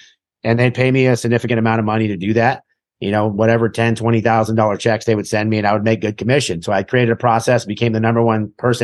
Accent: Huntington Beach, California, United States; moved away as an adult; now in Cleveland, United States; I moved to Cleveland, Ohio. I mean, I grew up in California, you know, in Huntington Beach area pretty much my whole life.

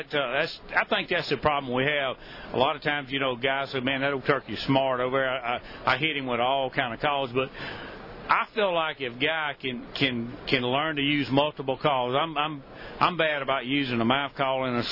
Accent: Alabama, United States; and of course I'm from Alabama

